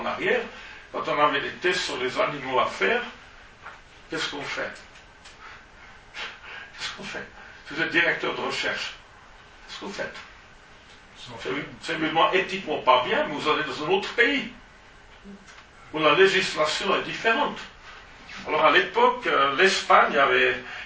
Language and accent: French; Valais, Switzerland; les rares paysans qui font ça de la région d'Evolène, chez nous en Valais